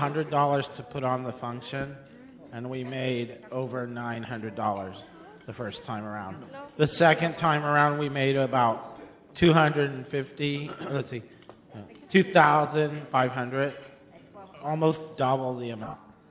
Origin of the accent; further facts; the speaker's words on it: San Luis Obispo, California, United States; So I'm from San Luis Obispo